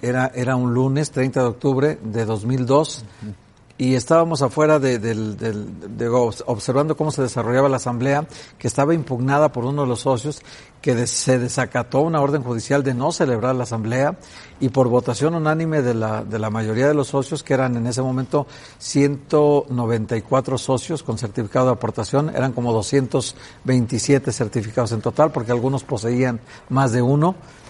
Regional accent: Guadalajara, Jalisco, Mexico; yo soy de Guadalajara

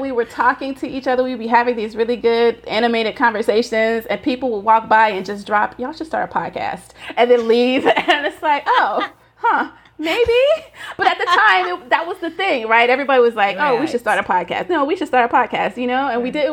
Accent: Tennessee, United States; I'm from Tennessee in America. You are British Nigerian.

